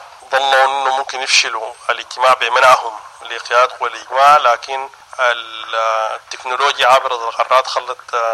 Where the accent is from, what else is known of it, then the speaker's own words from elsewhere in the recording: Sudan; كسودانيين